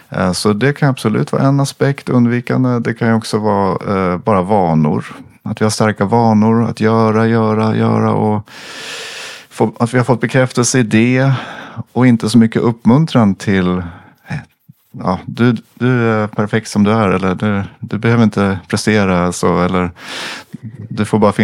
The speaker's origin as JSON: {"language": "Swedish", "country": "Sweden", "said": "Om jag som svensk kommer från min kultur så här, eller vår kultur och är van att bara göra."}